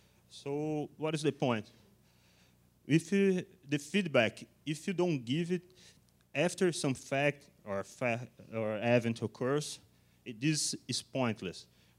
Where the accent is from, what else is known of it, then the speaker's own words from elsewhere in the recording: Brazil; English is a second language; Okay, I'm from Brazil, so sorry about some mistakes in language and stuff like that.